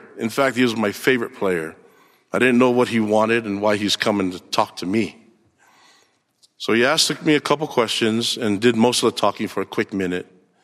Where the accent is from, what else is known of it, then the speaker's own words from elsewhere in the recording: Laie, Hawaii, United States; also born or lived in Nuku'alofa, Tonga; I was born in Nuku'alofa, Tonga. Months after my birth, our family moved to La'ie, Hawaii